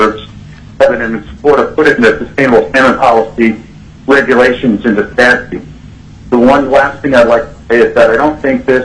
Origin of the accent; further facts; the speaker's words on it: Alaska, United States; I'm from the Kenai Peninsula.